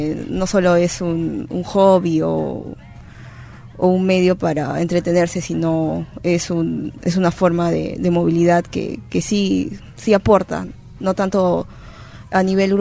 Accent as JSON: {"language": "Spanish", "region": "Lima", "country": "Peru", "said": "como limeños o como peruanos"}